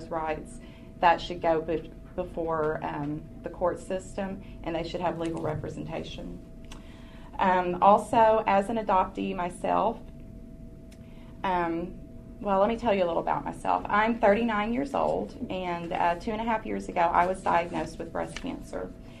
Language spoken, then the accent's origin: English; Ozark, Missouri, United States; I am from Ozark, Missouri, and I am here to testify in favor of this bill with some caveats.